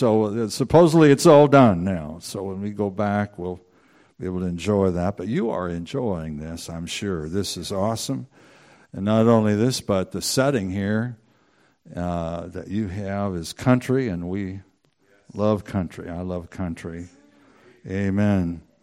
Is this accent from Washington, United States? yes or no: yes; Washington, United States; But we're from Washington.